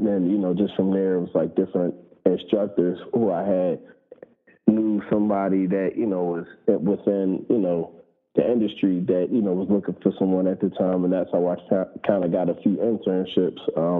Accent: Philadelphia, Pennsylvania, United States; You know, I came always from Philly like that, man.

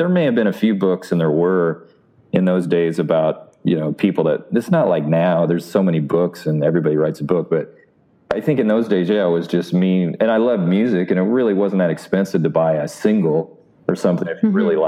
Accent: Kansas, United States; But I grew up in Kansas, right? There's no business there.

